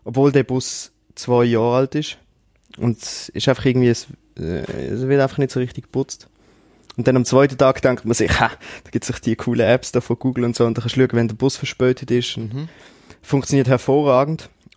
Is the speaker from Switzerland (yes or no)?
yes; Switzerland; dass wir so Probleme in der Schweiz ja nicht haben und wie toll es bei uns in der Schweiz ist.